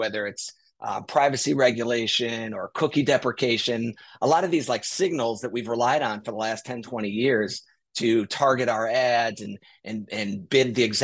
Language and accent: English; Chicago, Illinois, United States; It was a great year for someone growing up in Chicago in the 90s.